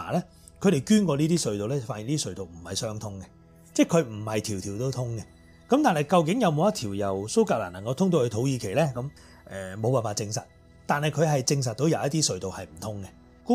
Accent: Vietnam; 因為我哋越南人瘦啊嘛

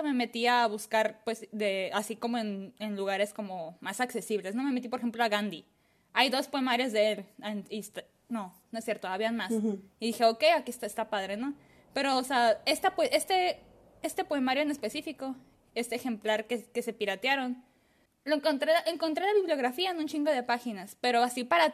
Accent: Sonora, Mexico; Yo soy de Sonora, güey.

